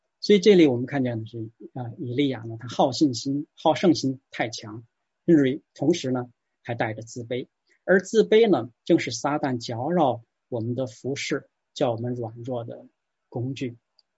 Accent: China; 我们中国人有一句成语叫一屋不扫，何以扫天下？

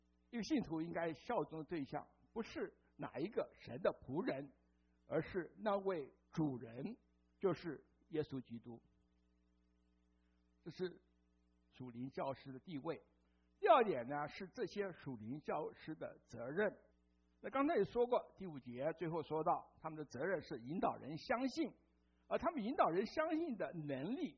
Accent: Taiwan; 那在台湾，我是来自台湾

